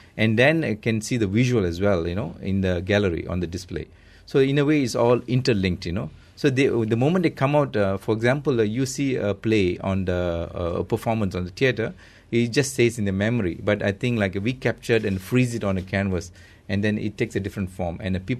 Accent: Malaysia; So I'm more a Malaysian.

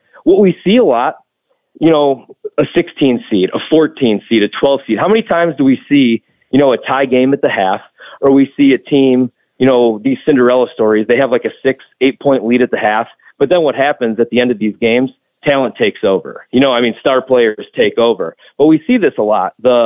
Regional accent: Midwest, United States; but I grew up in the Midwest, and I always have trouble, like, trusting a Big Ten team that isn't coached by Tom Izzo.

